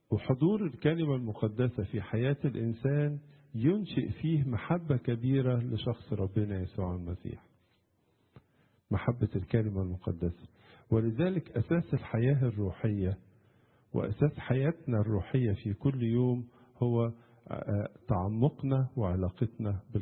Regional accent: Egypt; هو بتاعنا كلنا كمصريين وبتاع كل العالم.

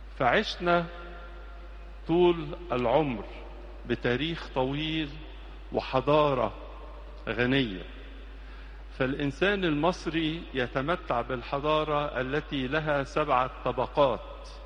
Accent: Egypt; بلادنا مصر

